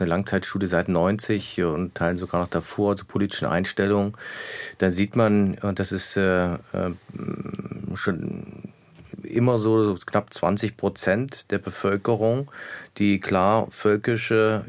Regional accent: Erfurt, Thuringia, Germany; Ich habe in den 90er Jahren bin ich in Erfurt in einem Plattenbaugebiet aufgewachsen

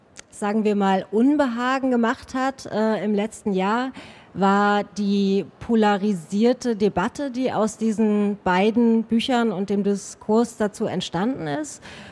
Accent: Rostock, Mecklenburg-Vorpommern, Germany; ich komme ja aus Rostock-Lichtenhagen.

